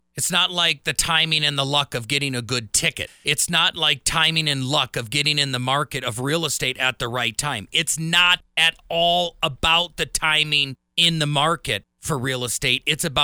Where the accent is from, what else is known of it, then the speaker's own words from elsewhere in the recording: Wisconsin, United States; We grew up in Wisconsin together